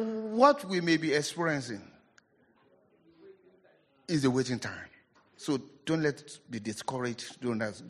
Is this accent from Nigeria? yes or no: yes; Nigeria; moved away as an adult; now in Winnipeg, Canada; from Winnipeg, Canada, but originally from Nigeria. I pastored for over 25 years in Nigeria before God asked me to move.